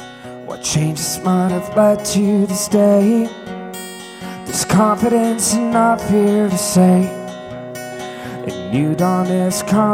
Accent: Sweden; French is a second language; Je viens de la Suède

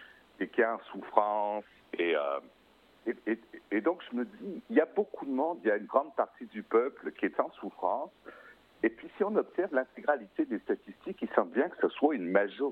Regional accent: Quebec, Canada; Oui, je suis québécois, exactement.

